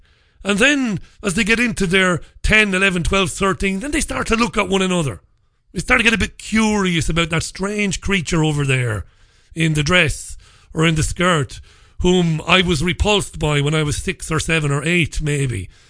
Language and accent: English; Waterford, Munster, Ireland; when I was a child growing up in Ballybeg in Waterford